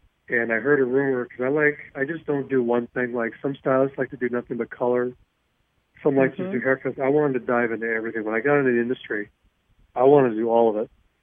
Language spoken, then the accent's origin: English; St. Paul, Minnesota, United States; Well, I am one of 16 siblings, and I grew up in St. Paul, Minnesota.